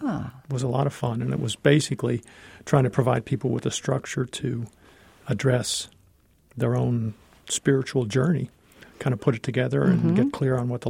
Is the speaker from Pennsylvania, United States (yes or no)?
yes; Scranton, Pennsylvania, United States; Oh, I grew up in Scranton, Pennsylvania.